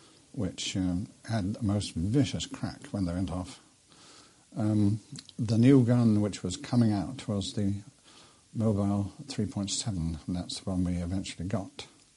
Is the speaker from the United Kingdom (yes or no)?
yes; South East England, United Kingdom; also born or lived in Warwick; I grew up on the Isle of Wight. My mother's family was an island family, and that's where I grew up.